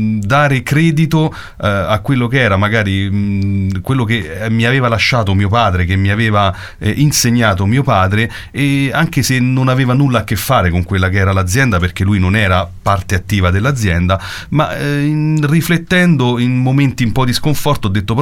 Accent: Latina, Lazio, Italy; sono un latinense doc intanto, quindi adoro la mia città, sono nato a Latina

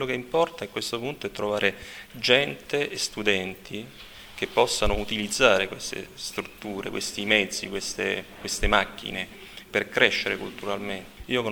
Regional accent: Latina, Lazio, Italy; io sono di Latina e ci tengo tanto a questo territorio

